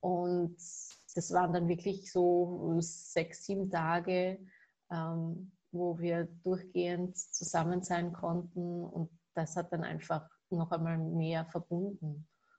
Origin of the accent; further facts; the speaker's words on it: Carinthia, Austria; ich komme aus Österreich, aus dem schönen Kärnten.